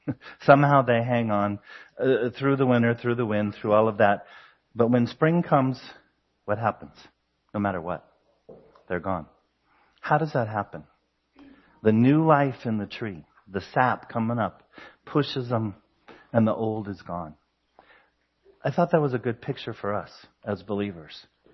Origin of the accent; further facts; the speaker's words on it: Colorado, United States; Some of you know that we're from Colorado, and falls are beautiful in Colorado.